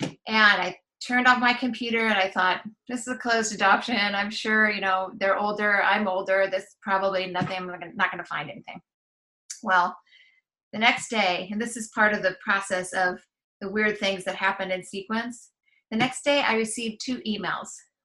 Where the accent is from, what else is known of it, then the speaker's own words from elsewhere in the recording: Illinois, United States; born there; because I was born in Illinois, for $15, I could send my request in for a non-certified birth certificate from the Department of Public Health in Illinois.